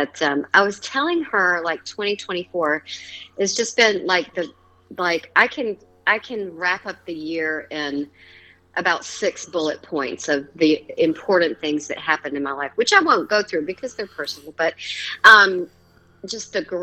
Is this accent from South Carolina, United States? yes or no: yes; Hilton Head, South Carolina, United States; my brother and I were raised in Hilton Head. So that's his home.